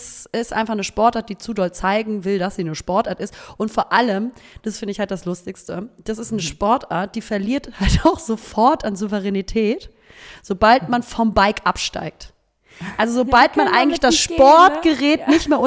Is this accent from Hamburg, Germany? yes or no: yes; Hamburg, Germany; das ist halt meine Heimatstadt.